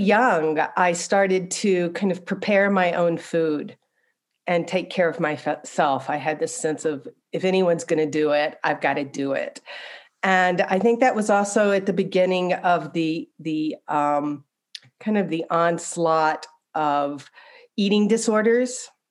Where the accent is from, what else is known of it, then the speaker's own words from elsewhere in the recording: the South, United States; But in my own childhood, I grew up in the Deep South during the time of the Civil Rights Movement.